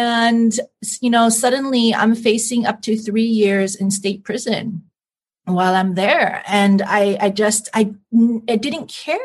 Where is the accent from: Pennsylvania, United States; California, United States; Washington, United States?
Washington, United States; In Washington okay. State.